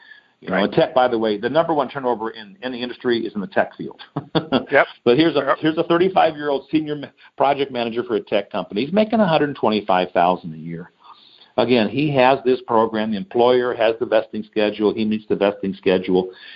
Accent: Detroit, Michigan, United States; I'm from Detroit, so, you know, my blood is blue and gold.

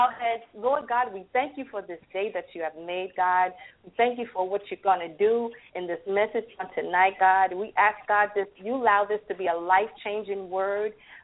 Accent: New York, United States; now in Atlanta, United States; I am from New York, Long Island. Recently just moved to Atlanta, Georgia.

